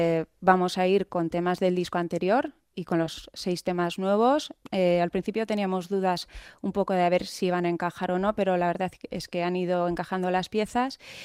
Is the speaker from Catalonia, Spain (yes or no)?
no; Vitoria-Gasteiz, Basque Country, Spain; y eso que somos de Gasteiz, que parece que suelen ser grupos más de la zona, ¿no?